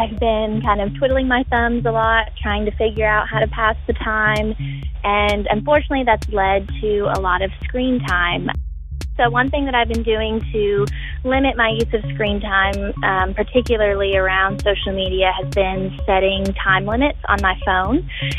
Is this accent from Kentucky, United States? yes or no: yes; Lexington, Kentucky, United States; I'm from Lexington, Kentucky.